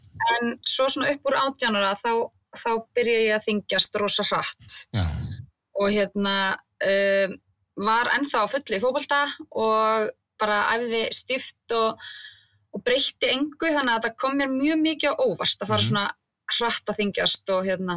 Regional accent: Fáskrúðsfjörður, Eastern Region, Iceland; also born or lived in Reykjavík / Egilsstaðir; Ég 34 ára, fæddist í Reykjavík 21. september 1989 og yngsta barn foreldra minna og þrjá eldri bræður ólst upp á Fáskrúðsfirði, bara alla mína tíð og fer svo í menntaskólan Egilsstaði þar sem ég kynntist manninum mínum og núna búum við á Fáskrúðsfirði

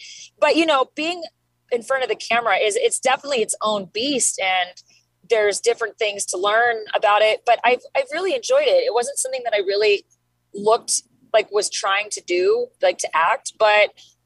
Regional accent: Mesa, Arizona, United States; now in Los Angeles, United States; I came back to my hometown of Mesa, Arizona, which is actually where we filmed the movie. You know, I live in LA these days.

